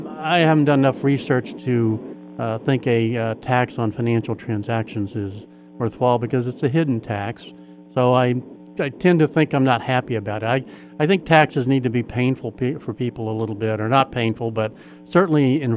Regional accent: Oklahoma City, Oklahoma, United States; now in Massachusetts, United States; I'm originally from Oklahoma, which coincidentally, one of our U.S. Senators here from Massachusetts is from the same city I was born in. We're both from Oklahoma City.

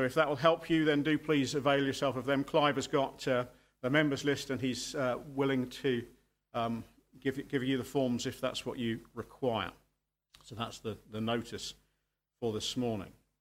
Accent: United Kingdom; we often, being British, grumble about the weather

